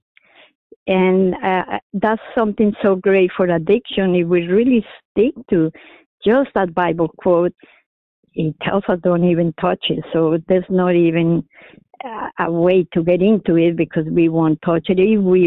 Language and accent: English; Colombia; English is a second language; I was raised in Colombia, which unfortunately is so well known for drugs